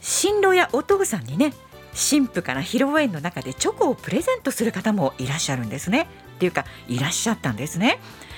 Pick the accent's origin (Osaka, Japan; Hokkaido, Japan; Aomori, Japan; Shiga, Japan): Shiga, Japan; 実家の、滋賀でも北の方でしたから雪が気になるなと思って実家を訪れてみましたらね